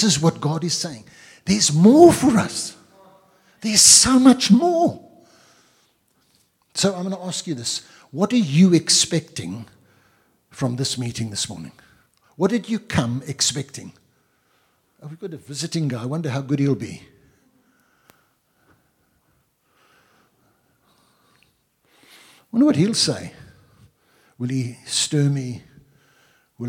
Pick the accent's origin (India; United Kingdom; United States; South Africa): South Africa; Grahamstown, Eastern Cape; And you know, I come from Grahamstown. Grahamstown is called the city of saints.